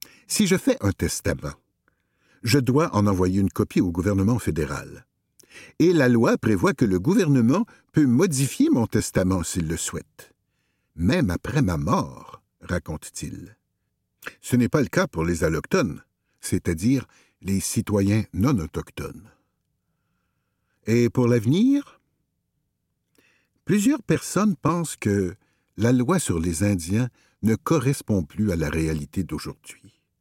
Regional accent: Trois-Rivières, Quebec, Canada; born there; Je suis né à Trois-Rivières, mais mes parents viennent du Maroc.

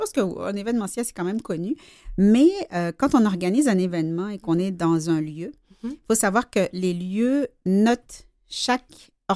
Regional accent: Guadeloupe; now in Montreal, Canada; Étant donné que je viens de la Guadeloupe, que j'ai un cœur ensoleillé

